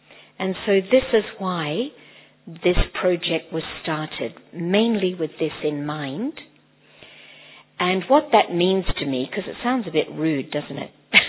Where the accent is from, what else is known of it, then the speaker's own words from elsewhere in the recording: Australia; moved away as an adult; also born or lived in Hong Kong; now in India; originally I'm from Australia, but I haven't really lived there for 30 years. I've been in Asia, mostly Hong Kong, and now the last 3.5 years in India.